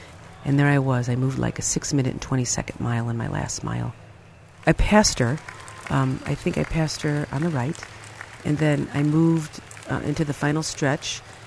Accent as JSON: {"language": "English", "town": "Berwyn", "region": "Illinois", "country": "United States", "tie": "born or raised there", "said": "an official day was named after me in my hometown of Berwyn … Marathon Day."}